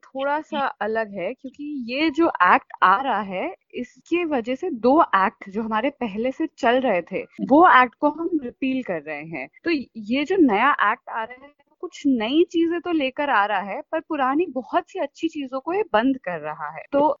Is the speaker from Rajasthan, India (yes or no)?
yes; Jaipur, Rajasthan, India; मैं वैसे जयपुर की रहने वाली हूँ।